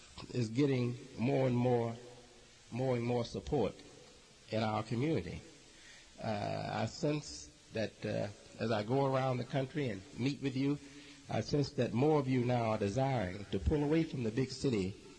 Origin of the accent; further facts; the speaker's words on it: United States; now in Chicago, United States; They say, where are you from? I say, well, I'm from the United States. I say, I reside in Chicago.